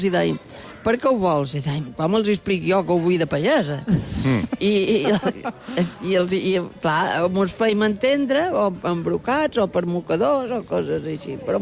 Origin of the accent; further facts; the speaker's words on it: Santa Gertrudis, Balearic Islands, Spain; born there; jo he nascut a Santa Gertrudis.